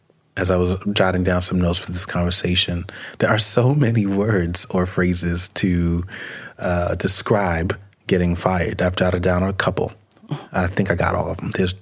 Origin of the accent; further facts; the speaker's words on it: New York, United States; Which I will also say as a New Yorker, that's kind of how we say asked.